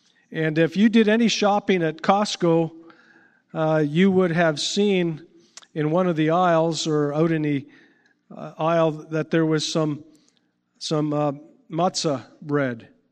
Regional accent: Canada; am I glad I'm Canadian.

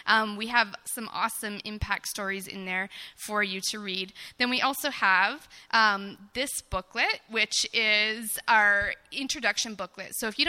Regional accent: London, Ontario, Canada; I am from London, Ontario

